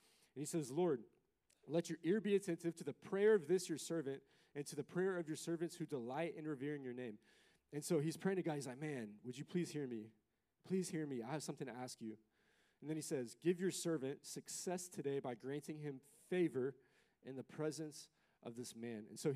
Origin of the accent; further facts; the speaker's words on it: Nashville, Tennessee, United States; yeah, if my hometown, I'm from Nashville, if Nashville was destroyed, I'd be devastated.